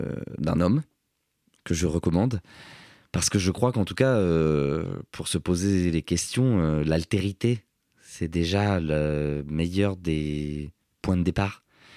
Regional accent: Cergy, Île-de-France, France; et que je viens de Cergy

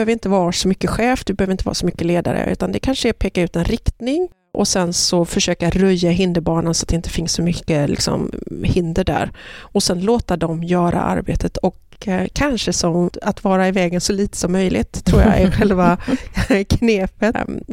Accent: Gothenburg, Västra Götaland County, Sweden; Jag är från Göteborg, vilket jag tror min dialekt fortfarande avslöjar mig.

